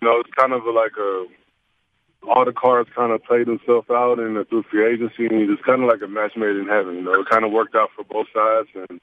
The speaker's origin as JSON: {"language": "English", "town": "Austin", "region": "Texas", "country": "United States", "tie": "born or raised there", "said": "You know, I grew up in Austin, so I kind of, you know, everyone was UT fans"}